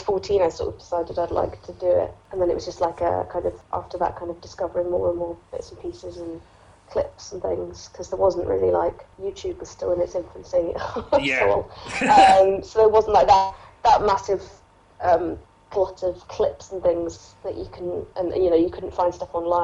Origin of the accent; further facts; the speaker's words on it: Edinburgh, Scotland, United Kingdom; I grew up in Edinburgh, so I knew the Fringe was there.